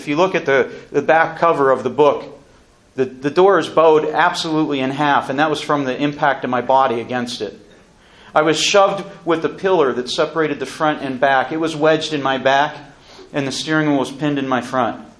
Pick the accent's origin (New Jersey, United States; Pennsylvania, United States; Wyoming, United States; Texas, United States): Pennsylvania, United States; moved away as an adult; now in Indianapolis, United States; Another miracle is that I'm from Western Pennsylvania. I moved out to Indianapolis because of my first job 20-some years before this wreck.